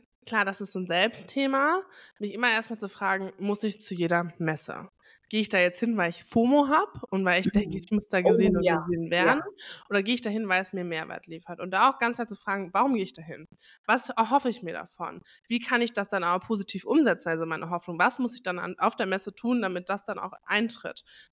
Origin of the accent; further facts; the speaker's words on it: Hamburg, Germany; ich komme aus Hamburg, ich muss Schulz von Thun lieben.